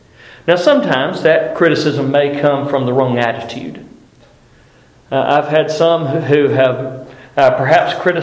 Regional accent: Alabama, United States; I grew up in South Alabama. In South Alabama, the vernacular is not King James English. It's y'all.

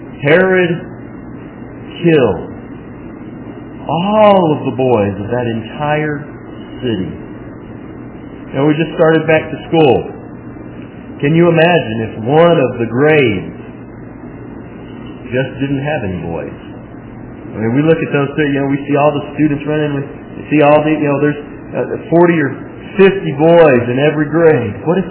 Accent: Butler, Alabama, United States; And we say, well, I'm from Butler. Well, where is that? Never heard of it. You mean Butler County? No, not Butler County. The city of Butler. It's in Choctaw County.

